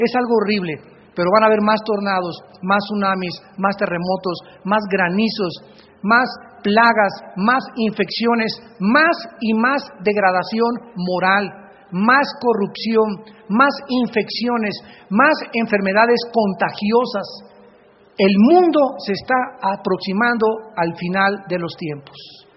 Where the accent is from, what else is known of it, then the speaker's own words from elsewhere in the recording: Oaxaca, Mexico; born there; Yo nací en Oaxaca